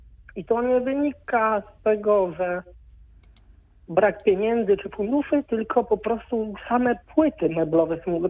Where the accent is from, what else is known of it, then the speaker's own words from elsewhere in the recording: Pomeranian Voivodeship, Poland; Ja jestem z Pomorza i u nas były meble koszalińskie, tak się mówiło